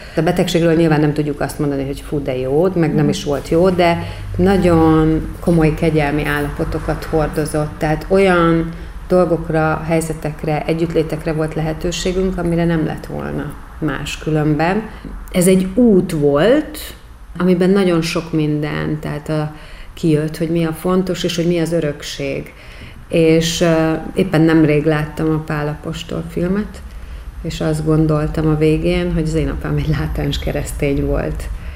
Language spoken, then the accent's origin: Hungarian; Budapest, Hungary; born there; Én Budapesten születtem, egy ilyen első generációs értelmiségi pár második gyermekeként.